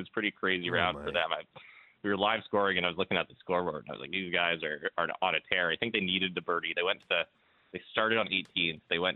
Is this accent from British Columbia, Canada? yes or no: no; Calgary, Alberta, Canada; But, you know, growing up in Calgary, like, I don't know. I don't think there's another city like Calgary that has quite that, you know, golf bug.